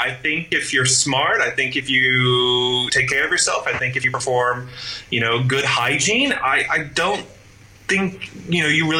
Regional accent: United States; now in China; Yeah, I'm an American. I'm used to my freedom.

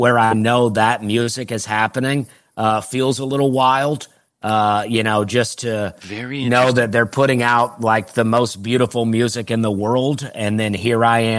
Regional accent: Alabama, United States; Well, I grew up in Alabama and I grew up in a trailer park.

